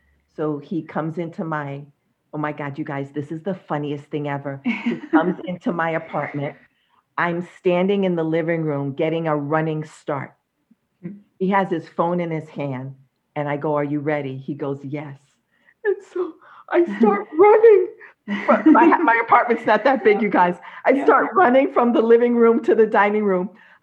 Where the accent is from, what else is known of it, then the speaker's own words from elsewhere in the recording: New York, United States; accent: New York; And the other, my New York accent came out.